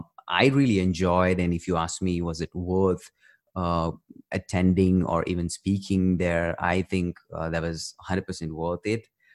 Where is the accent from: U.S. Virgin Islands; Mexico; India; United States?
India; some of them even didn't know that I was from India.